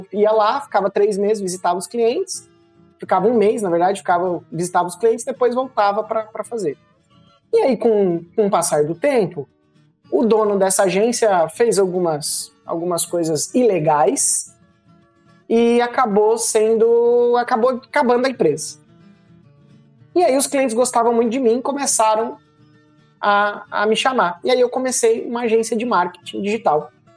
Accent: São Paulo, Brazil; comecei como técnico de informática na grande capital de São Paulo, fui nascido e criado na capital.

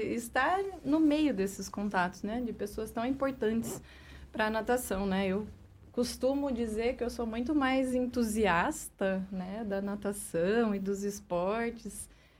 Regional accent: São Paulo, Brazil; moved away as an adult; now in Ponta Grossa, Brazil; eu não sou de Ponta Grossa, né? Eu sou do interior de São Paulo, eu vim para cá por conta da UEPG, que graças a Deus deu tudo certo. Estou aqui desde 2016 como professora no Departamento de Educação Física.

